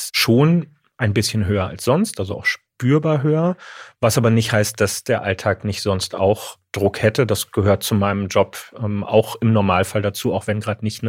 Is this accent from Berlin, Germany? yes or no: yes; Berlin, Germany; Ich bin Berliner.